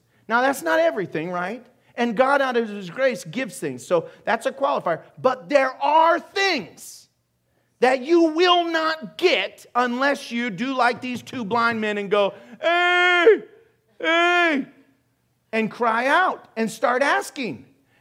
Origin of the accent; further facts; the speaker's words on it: St. Louis, Missouri, United States; That's one time, growing up in St. Louis, man, you don't mess with some angry mamas.